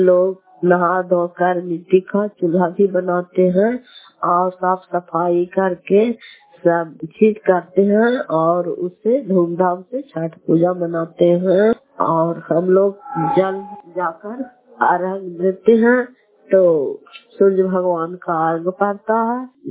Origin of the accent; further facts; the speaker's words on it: Fatehpur, Bihar, India; घर फतेहपुर, पंचायत मकरौता, करार पसरा प्रखंड और नालंदा जिला की निवासी हूँ।